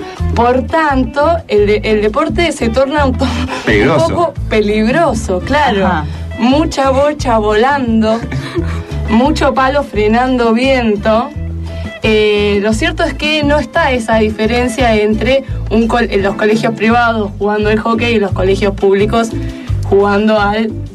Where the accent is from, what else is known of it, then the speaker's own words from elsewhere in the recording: Patagonia, Argentina; Yo vengo de la Patagonia, ustedes ya lo saben, y el hockey en la Patagonia no es un deporte de élite.